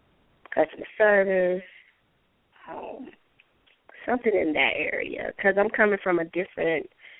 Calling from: Georgia, United States; calling from Georgia.

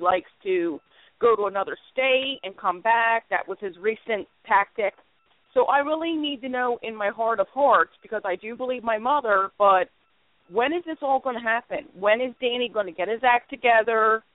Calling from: Philadelphia, Pennsylvania, United States; I am calling from Philadelphia, PA.

